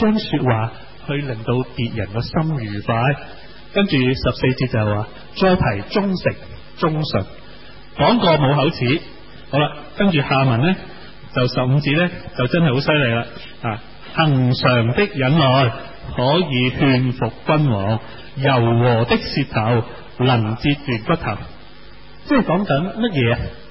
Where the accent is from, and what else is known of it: China